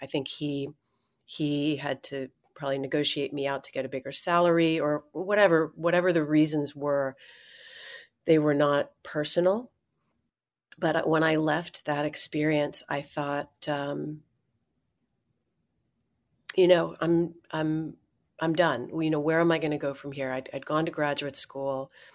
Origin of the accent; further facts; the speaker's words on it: Delaware, United States; And it was at that point that I'm from Delaware.